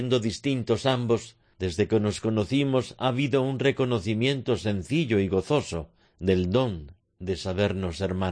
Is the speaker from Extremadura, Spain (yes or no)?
no; Madrid, Community of Madrid, Spain; Yo soy de Madrid, él asturiano. Yo he vivido en muchos sitios dentro y fuera de España por mis estudios y docencia.